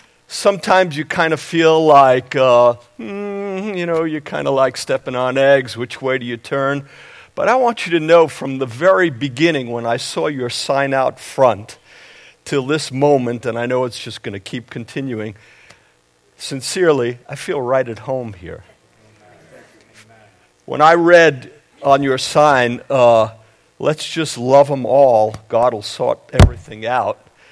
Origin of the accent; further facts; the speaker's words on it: Brooklyn, New York, United States; also born or lived in Syracuse; I grew up in Brooklyn, New York. And I lived in the greater Syracuse area.